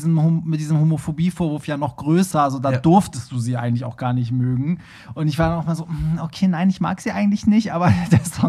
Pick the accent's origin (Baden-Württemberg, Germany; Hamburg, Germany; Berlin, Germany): Hamburg, Germany; Ich komme ja auch aus Hamburg-Bramfeld. Also wir haben die gleichen Roots. Sie ist halbe Perserin, ich bin ganze Perserin.